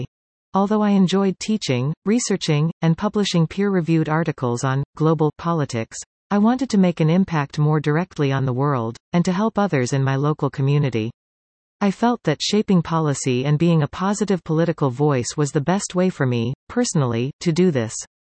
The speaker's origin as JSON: {"language": "English", "town": "Tottenham", "region": "Ontario", "country": "Canada", "tie": "born or raised there", "also_born_or_lived": "Ottawa / Montreal / United Kingdom", "lives_now": "Cambridge, Canada", "said": "I grew up in Tottenham, a small farming town of 5,000 people, where the primary industries were farming, agriculture, or auto assembly at the Honda manufacturing plant in Alliston."}